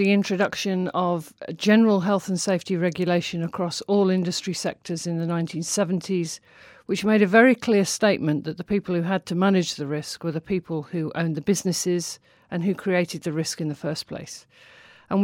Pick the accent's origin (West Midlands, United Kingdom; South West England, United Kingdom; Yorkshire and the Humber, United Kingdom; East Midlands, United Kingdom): West Midlands, United Kingdom; I grew up in Warwickshire. I lived in a mining village.